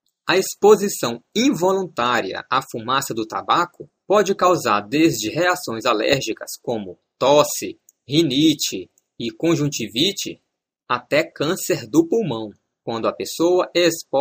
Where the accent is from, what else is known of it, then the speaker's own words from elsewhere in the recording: São Luís, Maranhão, Brazil; now in São Paulo, Brazil; Eu sou de São Luís, Maranhão, e lá tem fumantes, claro, mas nem se compara com São Paulo.